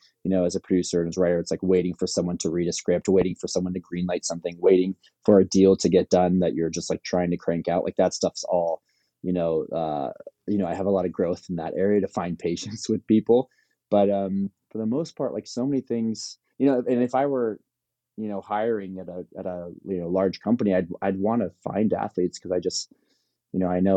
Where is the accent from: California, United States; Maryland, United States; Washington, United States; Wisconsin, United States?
California, United States; Palos Verdes; I'm from Palos Verdes.